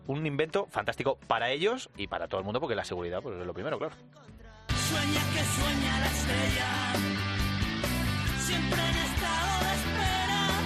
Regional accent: Extremadura, Spain; En Extremadura sobre todo, sabes que en Extremadura además sí, mi pueblo claro. Está al lado de Plasencia, o sea, es que hemos escuchado desde pequeños.

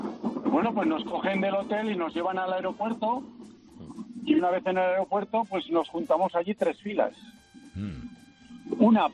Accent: Zaragoza, Aragon, Spain; soy taxista de Zaragoza.

